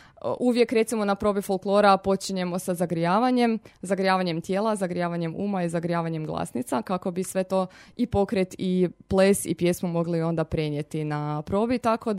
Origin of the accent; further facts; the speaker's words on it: Nedelišće, Međimurje County, Croatia; S godinama sam primijetila da je interes slabio, ne samo kod nas u Nedelišću, nego općenito u Međimurju.